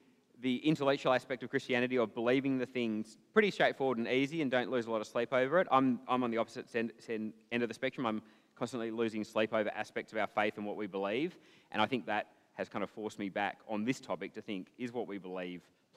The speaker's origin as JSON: {"language": "English", "town": "Perth", "region": "Western Australia", "country": "Australia", "said": "I'm over here from Perth"}